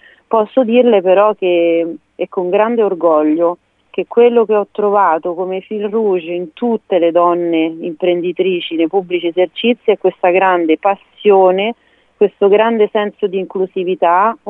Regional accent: Latina, Lazio, Italy; born there; Io sono nata a Latina e è una terra che amo in una maniera incredibile

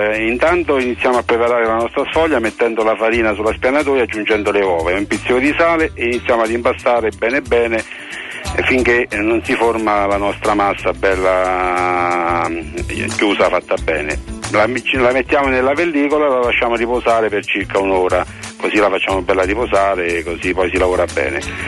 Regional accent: Sora, Lazio, Italy; qua della Valle di Comino, vicino alla, al mio paese Sora

